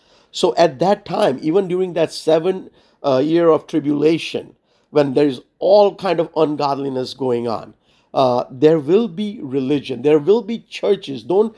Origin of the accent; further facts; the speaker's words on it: India; I come from India.